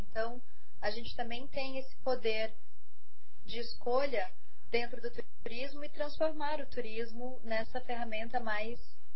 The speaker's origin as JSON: {"language": "Portuguese", "region": "Rondônia", "country": "Brazil", "tie": "born or raised there", "also_born_or_lived": "Curitiba", "said": "eu sou nascida em Curitiba, mas eu tive a oportunidade de me criar em Rondônia."}